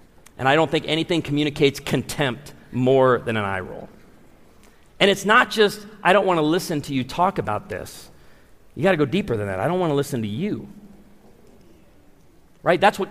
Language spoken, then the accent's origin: English; Branson, Missouri, United States; I'm from Branson, we minister to a lot of senior adults